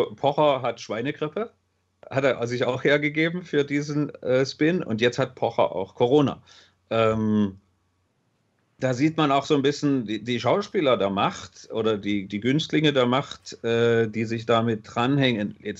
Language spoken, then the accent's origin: German; Dresden, Saxony, Germany; Ich komme aus Dresden